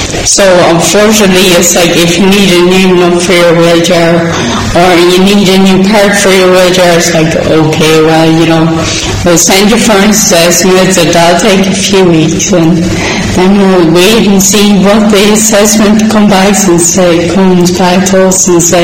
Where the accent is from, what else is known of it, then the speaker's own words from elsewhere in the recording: Longford, Leinster, Ireland; now in Dublin, Ireland; I'm originally from Longford, but I moved up to Dublin about 3 years ago